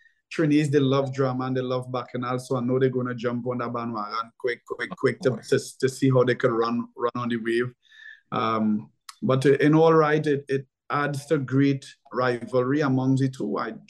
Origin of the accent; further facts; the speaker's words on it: Trinidad & Tobago; But me as a Trinidadian, I saw it as a disrespect.